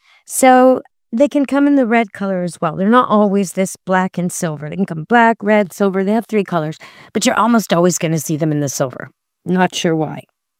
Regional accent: Canada; And as a Canadian watching it from too close but far

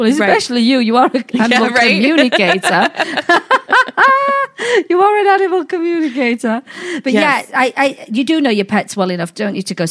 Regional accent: England, United Kingdom; I'm from England. You sound like you're Irish and I'm from England. Are you sure? Yeah, I'm sure of that.

